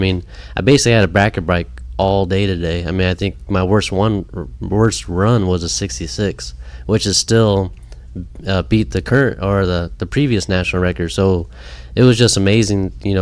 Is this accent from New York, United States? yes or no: no; Pomona, California, United States; That's my hometown. I grew up 20 minutes from there, so I'm going to have so much family and stuff there.